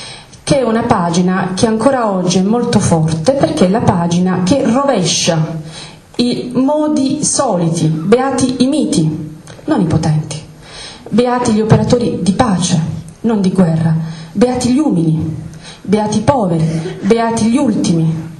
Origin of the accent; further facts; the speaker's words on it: Bari, Apulia, Italy; now in Terlizzi, Italy; io non sono salentina, sono barese, diciamo, spudoratamente barese, diciamo. Vivo tra Molfetta, che è la sede della casa editrice, e Terlizzi, che è la città dove vivo